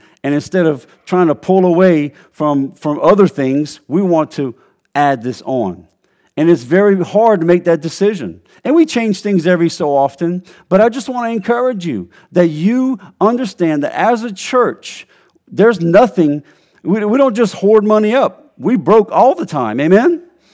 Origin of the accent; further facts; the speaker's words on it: Louisiana, United States; Mike, I know you don't brag about it, but I'm from Louisiana, and we got some unique folk down there.